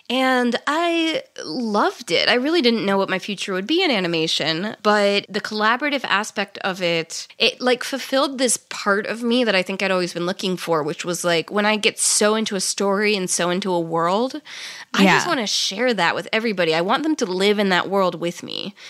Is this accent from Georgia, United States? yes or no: no; South Carolina, United States; So I started out, I grew up in South Carolina. There's not a huge art scene there